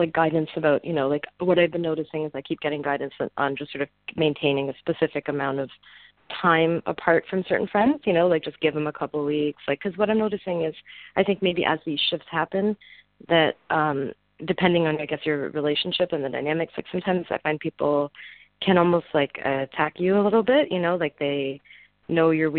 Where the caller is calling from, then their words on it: California, United States; I'm calling from California.